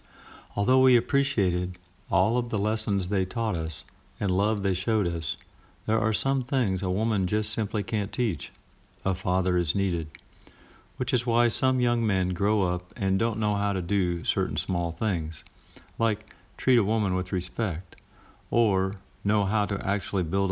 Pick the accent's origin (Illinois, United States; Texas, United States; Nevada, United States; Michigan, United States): Illinois, United States; Champaign; Single mother, two boys, low income, very little help. This was my life growing up in Champaign, Urbana.